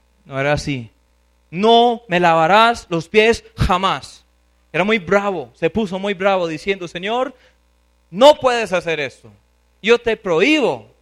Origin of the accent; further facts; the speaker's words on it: United States; Spanish is a second language; Porque yo sabía que había un modismo ahí, pero yo como gringo a veces quedo gringo.